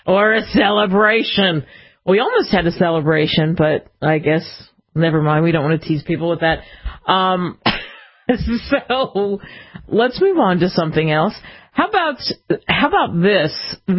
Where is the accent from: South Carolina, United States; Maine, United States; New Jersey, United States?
New Jersey, United States; Cherry Hill; I grew up in Cherry Hill over the bridge from Philly.